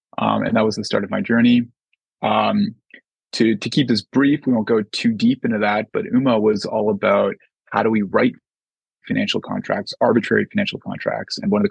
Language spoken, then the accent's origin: English; Canada; I'm from Canada, not far away, not that different a country in many ways.